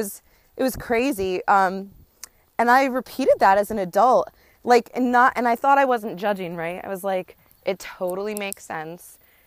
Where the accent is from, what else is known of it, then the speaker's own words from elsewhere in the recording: Connecticut, United States; also born or lived in New York / Texas; I'm American, right? But I grew up in Connecticut and spent a decade in New York, and I spent 7 years in Texas.